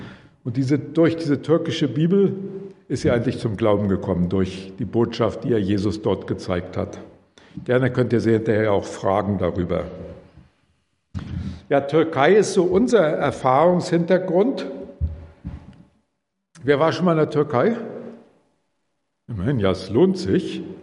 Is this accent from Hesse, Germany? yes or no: yes; Heinebach, Hesse, Germany; das Dorf, wo ich herkomme, steht nicht ausdrücklich in der Bibel drin, leider. Das heißt, Heinebach, hat das schon mal jemand gehört? Nee, manchmal in Gemeinden ist überraschend, dann kennt jemand, das ist ein Dorf in Nordhessen bei Kassel.